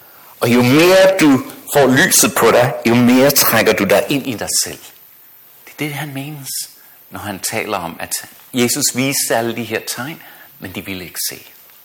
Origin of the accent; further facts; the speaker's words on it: Australia; da jeg voksede op i Australien.